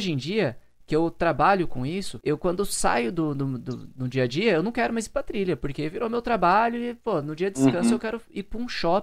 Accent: Pindamonhangaba, São Paulo, Brazil; que é o que eu gasto pra ir pra Pindamonhangaba, minha cidade natal

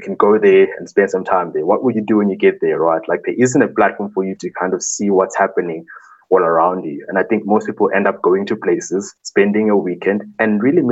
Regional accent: Mbombela, Mpumalanga, South Africa; also born or lived in Pretoria; I grew up in Nelspruit in the Lowveld, which is in Mpumalanga for most people that maybe don't know. And it was a much smaller city. And then for high school, I went to Pretoria, which is a much bigger city.

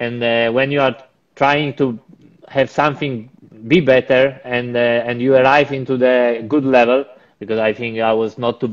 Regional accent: Poland; English is a second language; Okay, I'm coming from Poland. So when I was a kid, I was doing karting, and circuit racing was much less popular than rallies. In Poland, in the end, we have quite good history of rallying

